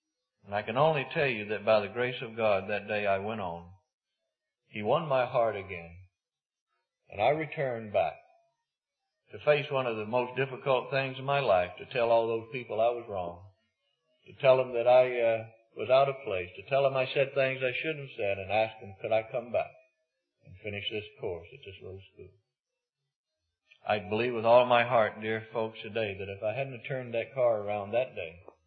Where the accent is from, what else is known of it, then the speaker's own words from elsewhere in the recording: Mississippi, United States; I was up in northern Ontario, and I was from Mississippi. I always went hunting in the fall